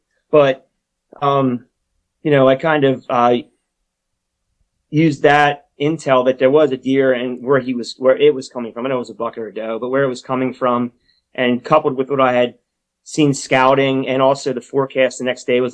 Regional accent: Pennsylvania, United States; But really the end of the day, I grew up in Pennsylvania.

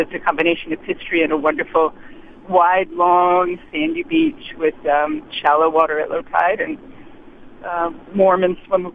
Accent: Eastham, Massachusetts, United States; I grew up in East Kim, and my family goes way back.

